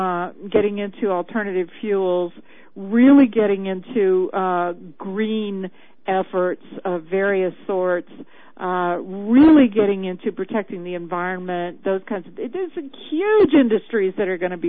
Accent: Louisiana, United States; now in Chicago, United States; I grew up in Louisiana. I lived in New Orleans for 15 years before I moved here to Chicago.

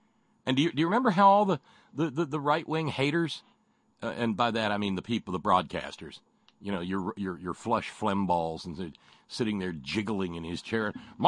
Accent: Alabama, United States; but I grew up in Alabama. The closest I got was canoeing.

